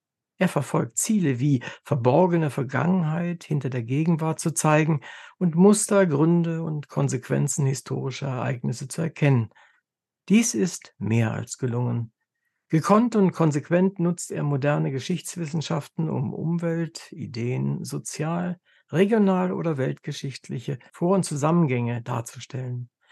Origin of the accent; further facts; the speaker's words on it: Germany; Es ist wichtig für uns als Deutsche, für uns als Kulturmenschen